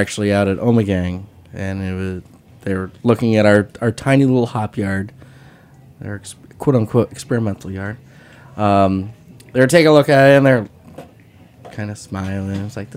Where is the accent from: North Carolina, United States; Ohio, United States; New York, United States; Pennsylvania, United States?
New York, United States; But I grew up in the hills, so I was a hill William. They were flatlanders.